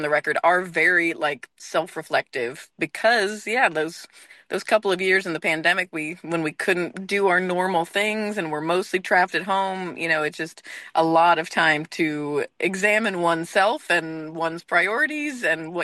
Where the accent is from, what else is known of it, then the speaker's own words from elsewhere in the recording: Florida, United States; moved away as an adult; now in California, United States; I grew up in Central Florida. My dad's from Florida, my mom's from California, so I grew up in Florida and then ended up in California in my mid-20s.